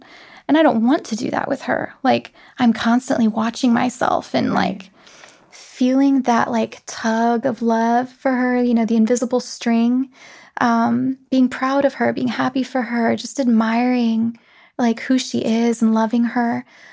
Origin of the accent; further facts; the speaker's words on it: the South, United States; accent: Southern; Like, I'm from the South originally, and you wouldn't know it to hear my voice.